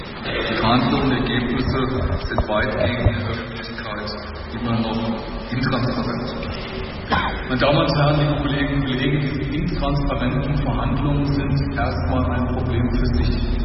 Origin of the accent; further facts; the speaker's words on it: Frankfurt, Hesse, Germany; Ein Beispiel aus unserer Heimatstadt, meiner Heimatstadt: Wir haben uns in Frankfurt jahrelang auseinandergesetzt